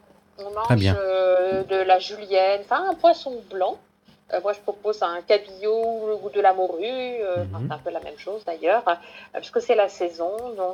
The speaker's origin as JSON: {"language": "French", "region": "south of France", "country": "France", "said": "Chez moi, dans le Midi, comme dans le sud de l'Europe"}